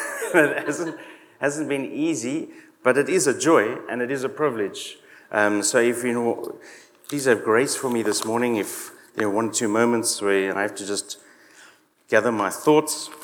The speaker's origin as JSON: {"language": "English", "country": "South Africa", "moved": "yes", "said": "I say, no, I love South Africa. I'm proud of being South African. It's my roots. It's my heritage."}